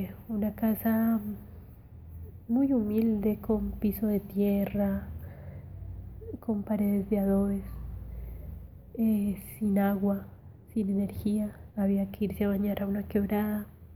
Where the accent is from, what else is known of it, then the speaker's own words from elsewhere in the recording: Florencia, Caquetá, Colombia; also born or lived in Cauca; nos trasladamos de Caquetá, vivimos un tiempo en Florencia, en la ciudad. Más o menos un año, mis papás deciden vender la casa donde vivíamos. Fue un cambio para mí un poco brusco. Después nos fuimos a vivir donde mi abuelo, o sea, al Cauca.